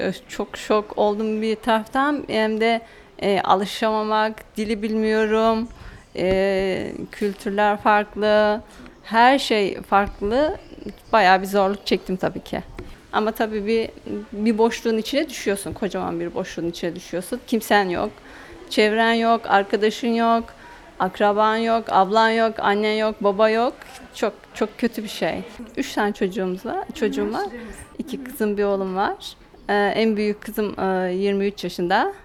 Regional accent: Istanbul, Turkey; moved away as an adult; now in Australia; 7 yıldır buradayım. İstanbul'dan geldim. Tabii ki evlenerek eşim vasıtasıyla geldim. Sarıyer'de oturuyorduk.

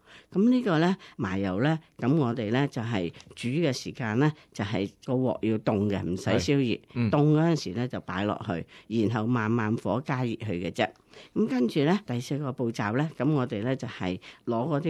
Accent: Guangdong, China; 咁如果你真係話我哋廣府人唔係好慣嘅咧

